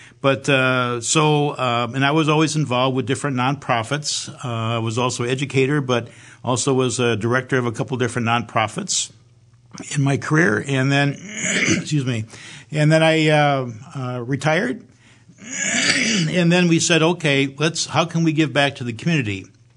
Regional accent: Beaver Dam, Wisconsin, United States; Well, first of all, I was born and raised in Beaver Dam

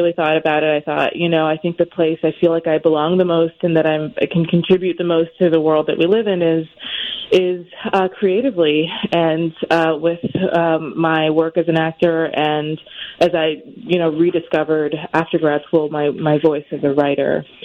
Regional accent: East Coast, United States; Out east, where I'm from. I'm originally from the East Coast.

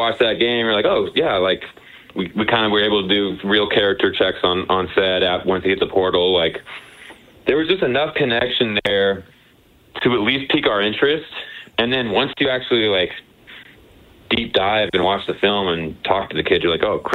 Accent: Stanford, California, United States; I grew up on Stanford campus

